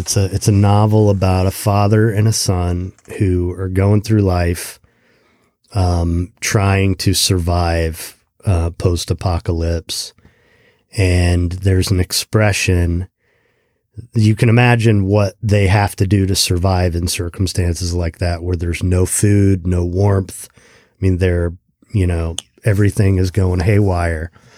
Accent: Kokomo, Indiana, United States; born there; I was born in Kokomo, Indiana.

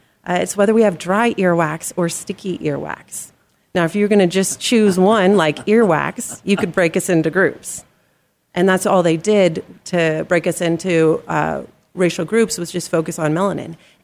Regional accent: Alaska, United States; And I was raised in Alaska. And so my image of the lower 48 was this beautiful, diverse, because of the Olympics.

